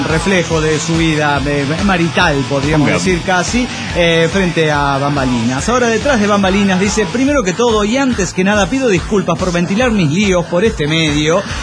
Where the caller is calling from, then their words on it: Morelia, Michoacán, Mexico; de Morelia, Michoacán.